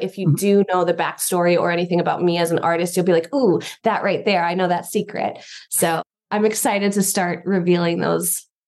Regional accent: New York City, New York, United States; now in Los Angeles, United States; I came out LA from New York City with the intention of being an actress.

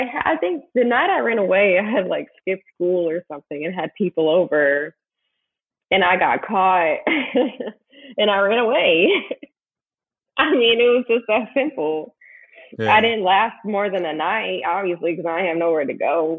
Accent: Euless, Texas, United States; also born or lived in Seattle / New Haven; So I was born in Texas, lived in Euless till about first grade, moved to Seattle, lived there for like a year. And then we moved to New Haven, Connecticut, where I spent 4 years.

